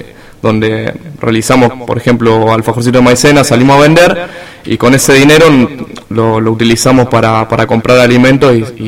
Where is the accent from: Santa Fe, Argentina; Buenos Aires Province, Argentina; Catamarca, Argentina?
Santa Fe, Argentina; Rosario; somos un grupo de chicos y chicas de la ciudad de Rosario, entre 18 y 40 años